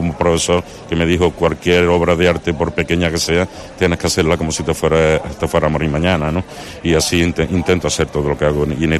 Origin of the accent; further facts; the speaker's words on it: Córdoba, Andalusia, Spain; Lo que siento como cordobés es mucho orgullo